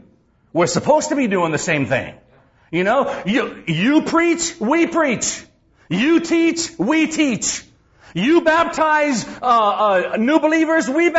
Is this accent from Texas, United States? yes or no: yes; Texas, United States; now in San Antonio, United States; I'm originally from the Valley, from the Rio Grande Valley. And so I heard Spanish all my life. I just never spoke Spanish.